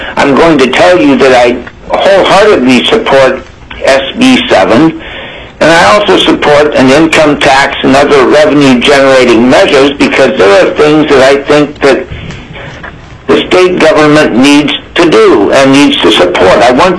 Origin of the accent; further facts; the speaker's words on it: Ketchikan, Alaska, United States; I was born and raised in Ketchikan and moved to Fairbanks 42 years ago